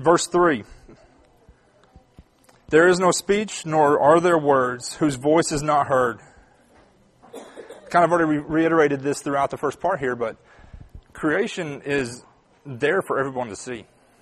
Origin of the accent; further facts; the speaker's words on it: Texas, United States; Because growing up in North Texas, guess what? There's no mountains. There's barely trees.